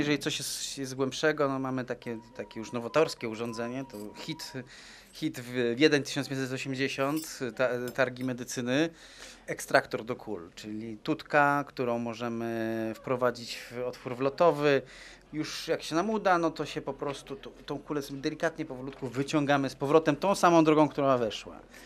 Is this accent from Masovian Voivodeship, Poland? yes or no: no; Kraków, Lesser Poland, Poland; pochodzę z Krakowa.